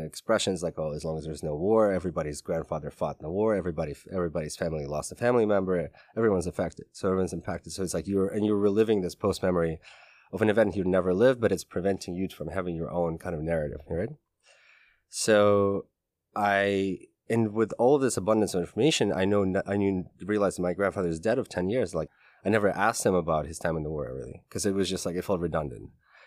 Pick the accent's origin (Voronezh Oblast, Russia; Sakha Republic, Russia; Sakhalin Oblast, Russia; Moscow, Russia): Moscow, Russia; because that's the state I remember growing up in Moscow in the 90s.